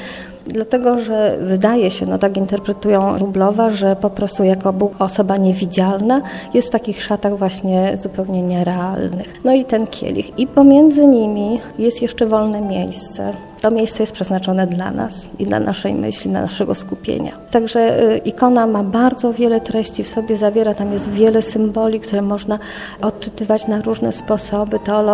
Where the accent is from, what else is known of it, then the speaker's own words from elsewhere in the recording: Łódź, Łódź Voivodeship, Poland; pochodzę z Łodzi i przyjechałam tutaj prowadzić warsztaty ikony